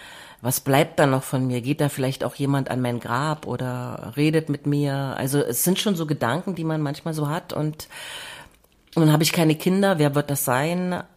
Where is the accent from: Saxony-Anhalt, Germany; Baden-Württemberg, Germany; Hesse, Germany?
Saxony-Anhalt, Germany; Wittenberg; wenn ich in meiner Heimatstadt Lutherstadt-Wittenberg bin